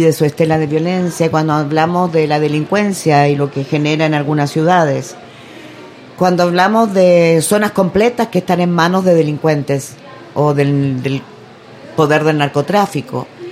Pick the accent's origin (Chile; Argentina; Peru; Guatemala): Chile; Hay una cosa, soy chilena.